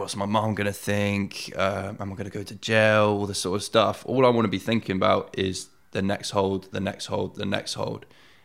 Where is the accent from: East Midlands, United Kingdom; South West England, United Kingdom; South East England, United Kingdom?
South East England, United Kingdom; Oxford; born or raised there